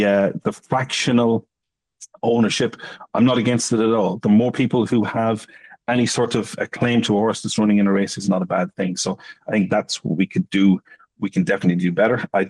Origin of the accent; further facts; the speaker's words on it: Ireland; We're actually both from Ireland.